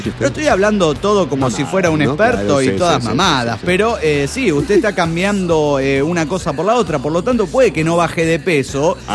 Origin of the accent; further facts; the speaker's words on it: Toluca, State of Mexico, Mexico; de Toluca, México.